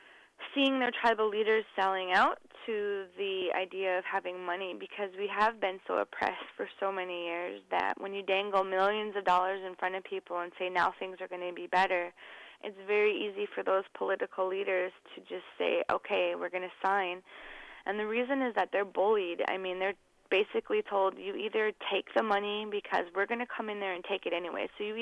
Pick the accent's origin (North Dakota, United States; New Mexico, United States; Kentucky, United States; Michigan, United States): North Dakota, United States; Fort Berthold; I'm from Fort Berthold, which is where the Amandan, Hidatsa, and Arikara nations have been placed by the U.S. government.